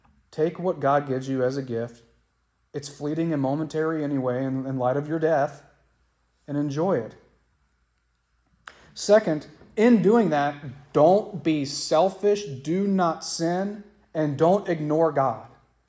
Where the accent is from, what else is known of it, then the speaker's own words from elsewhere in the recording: Ludlow, Kentucky, United States; I grew up in Ludlow, Kentucky. It's a railroad town.